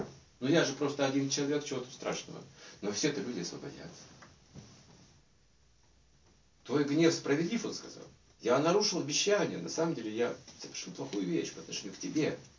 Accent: Kazakhstan; Ну, мы из Казахстана. Это как его религия? Ну, мусульманский, так сказать.

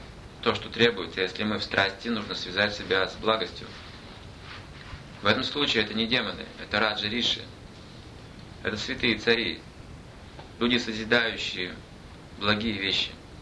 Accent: Tyumen, Tyumen Oblast, Russia; Боже мой, я жил в Тюмени. Родился в Тюмени.

